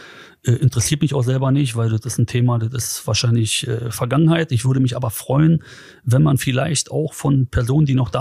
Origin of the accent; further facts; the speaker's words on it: Berlin, Germany; ich bin auch Hertha-Mitglied, ich komme aus Neukölln